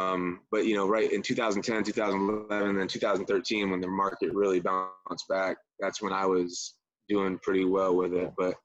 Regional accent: The Villages, Florida, United States; I grew up here in the Villages.

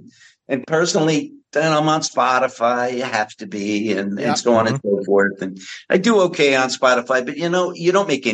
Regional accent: New Jersey, United States; Remember, I'm an Italian from New Jersey.

